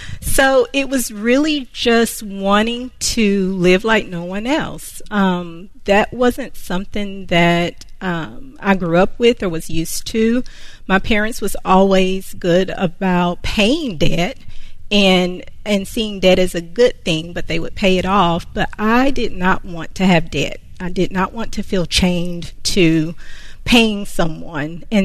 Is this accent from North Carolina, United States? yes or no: yes; Concord, North Carolina, United States; I am from Concord, North Carolina.